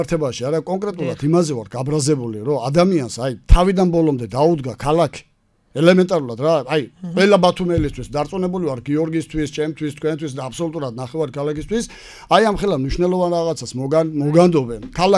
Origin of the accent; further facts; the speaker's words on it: Batumi, Adjara, Georgia; დავიწყოთ თავიდან, რომ როგორც ბათუმელი